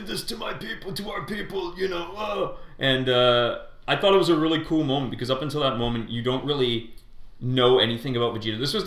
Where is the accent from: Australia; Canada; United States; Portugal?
Canada; We're from Canada.